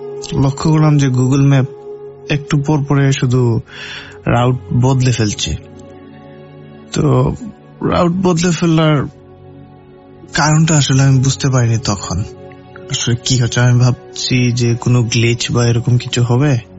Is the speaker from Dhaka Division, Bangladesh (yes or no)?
no; Nabiganj, Sylhet Division, Bangladesh; moved away as an adult; now in England; আমি সিলেটের হবিগঞ্জ জেলার নবীগঞ্জ উপজেলার একজন বাসিন্দা। তো বর্তমানে আমি পড়াশোনার সুবাদে ইংল্যান্ডে অবস্থান করছি প্রায় 3.5 বছর ধরে।